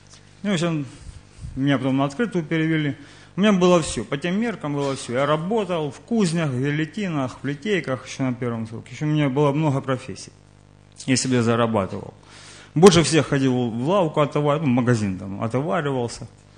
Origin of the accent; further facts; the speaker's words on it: Donetsk Oblast, Ukraine; Сейчас я приехал из Конюской, а родом я с Украины, Донецкая область.